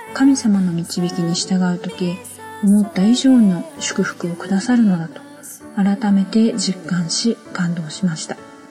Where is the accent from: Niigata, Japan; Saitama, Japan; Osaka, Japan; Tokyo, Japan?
Niigata, Japan; also born or lived in Nagasaki; 実は私は新潟県出身で小さい頃からスキーをしていました。